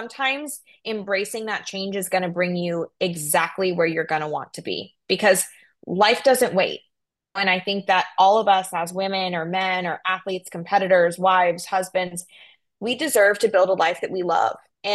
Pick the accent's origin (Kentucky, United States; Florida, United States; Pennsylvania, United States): Florida, United States; I remember when I born and raised in Florida, never seen snow.